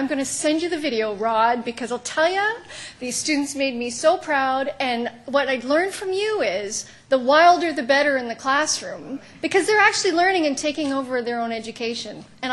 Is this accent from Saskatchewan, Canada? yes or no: yes; Saskatchewan, Canada; Good thing I'm from Saskatchewan, I could handle it.